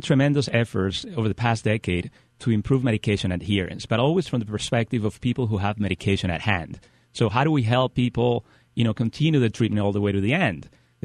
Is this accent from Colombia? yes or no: yes; Colombia; No, actually, I'm originally from Colombia, but the past 15 years, I've spent my time working in Europe, South America, and the U.S.